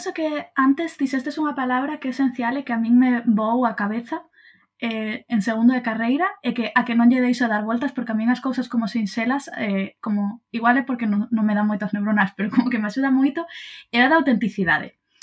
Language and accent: Galician; Moaña, Galicia, Spain; valoro este o meu sotaque, valoro as miñas variedades, ¿no?, os termos que igual só se usan en moañas